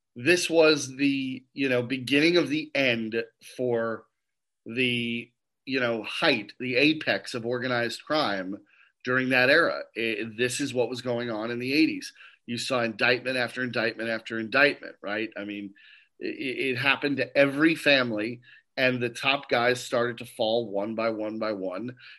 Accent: New York, United States; I remember hearing about it over the years growing up in New York.

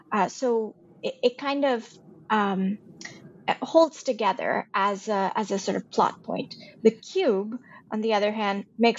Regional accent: India; growing up in India, I've experienced some very large ones, 6.9, 7.2.

